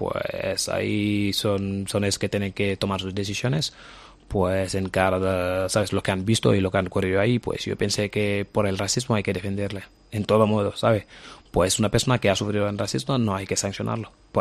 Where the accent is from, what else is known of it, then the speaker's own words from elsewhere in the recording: Dakar, Senegal; now in Spain; porque me vieron jugar con Sub-17 de Senegal